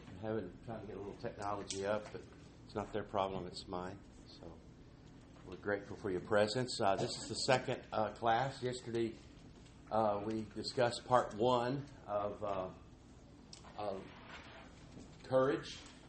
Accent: Oklahoma, United States; And so we're both from Oklahoma, so we do understand tornadoes

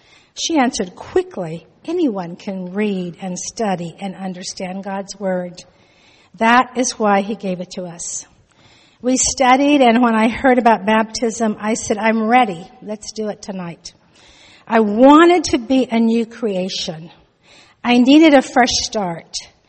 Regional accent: Miami, Arizona, United States; born there; I was born in Miami, Arizona, to a family of eight children.

